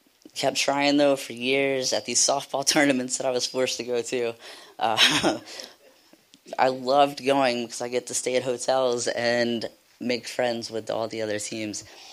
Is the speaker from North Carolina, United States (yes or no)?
yes; North Carolina, United States; I'm from North Carolina, so I don't know what it is about North Carolina